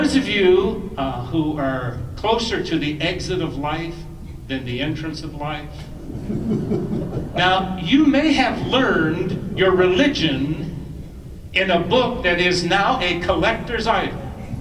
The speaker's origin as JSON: {"language": "English", "region": "Midwest", "country": "United States", "said": "And I come from the Midwest."}